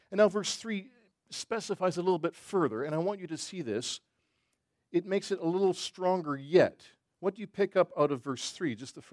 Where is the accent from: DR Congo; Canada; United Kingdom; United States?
Canada; I don't care. I'm Canadian.